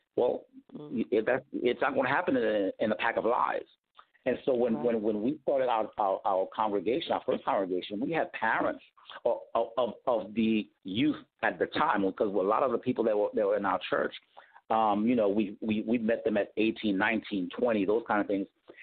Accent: Port-au-Prince, Ouest, Haiti; now in United States; I'm from Port Prince, Haiti, and everybody is a quote unquote supposed to be Christian, even though we practice voodoo and everything else that we did.

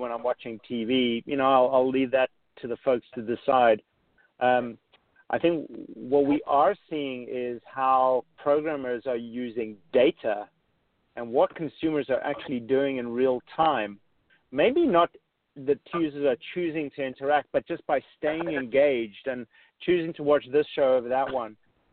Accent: South Africa; I was 7 years old or so, growing up in South Africa.

